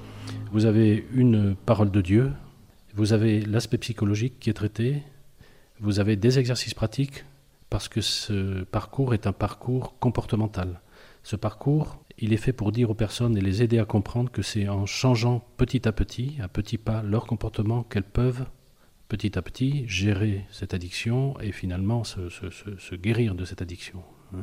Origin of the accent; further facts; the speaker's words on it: Argelès-Gazost, Occitanie, France; also born or lived in Bordeaux; Je suis donc originaire d'Argelès-Gazost. Je suis marié avec Guylaine qui est originaire du Médoc. Nous avons 5 enfants et 9 petits-enfants. Moi, je travaille dans l'assurance et nous avons habité à Bordeaux